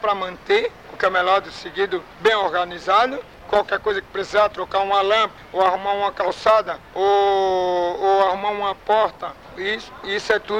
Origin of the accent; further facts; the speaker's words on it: Ilhéus, Bahia, Brazil; eu sou Ilhéu, e gosto da cidade, nasci aqui e sempre gostei de manter a cidade, porque a nossa cidade é uma cidade turística.